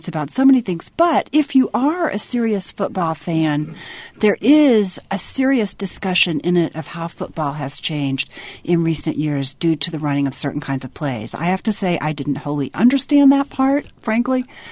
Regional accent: Memphis, Tennessee, United States; It's about a family in Memphis, Tennessee, which is my hometown.

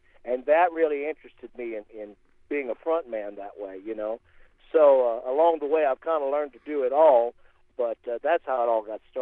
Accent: Louisiana, United States; also born or lived in Nashville, United States; it's all the music that I grew up playing down in South Louisiana. My dad was a musician, and he saw at an early age how much I was interested in it.

